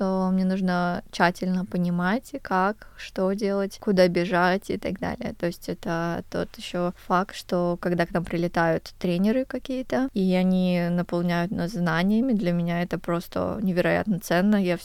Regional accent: Krasnodar, Krasnodar Krai, Russia; Я сама из Краснодара

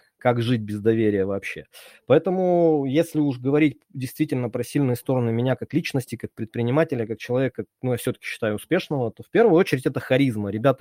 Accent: Chelyabinsk, Chelyabinsk Oblast, Russia; я вырос в Челябинске, в неблагополучном районе на ЧМЗ

